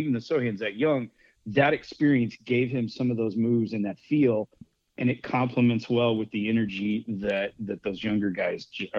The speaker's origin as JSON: {"language": "English", "region": "Missouri", "country": "United States", "tie": "born or raised there", "said": "I grew up in Missouri, and so there's a hatred for all things KU"}